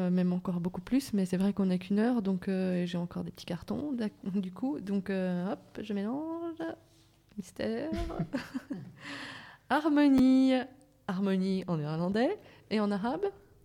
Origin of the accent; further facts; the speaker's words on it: France; accent: French; Avec mon super accent français.